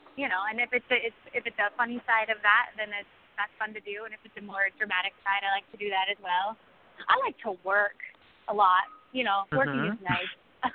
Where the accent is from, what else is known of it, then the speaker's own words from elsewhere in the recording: Oklahoma, United States; I recently just got to do Mary Poppins back in my home state of Oklahoma